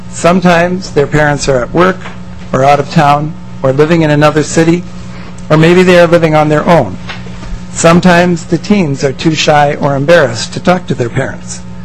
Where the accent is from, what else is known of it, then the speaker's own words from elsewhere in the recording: St. Cloud, Minnesota, United States; I grew up in St. Cloud, graduated from St. John's, then the University of Minnesota, and then I did my residency at Hennepin County Medical Center.